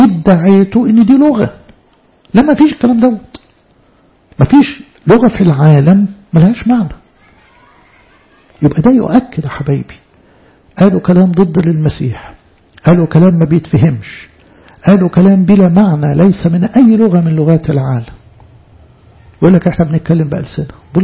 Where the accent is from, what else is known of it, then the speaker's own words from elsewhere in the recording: Egypt; احنا كمؤمنين مصريين